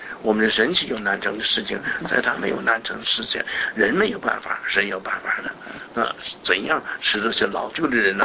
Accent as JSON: {"language": "Chinese", "country": "China", "said": "所以我们中国人说呀，亲善易改，本性难"}